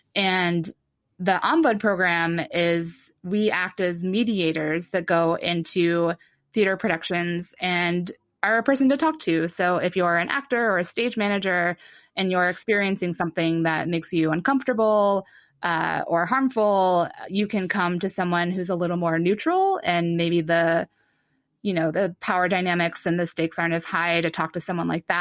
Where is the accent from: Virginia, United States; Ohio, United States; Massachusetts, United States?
Ohio, United States; So, you know that Megan and I grew up in Ohio, separated but close.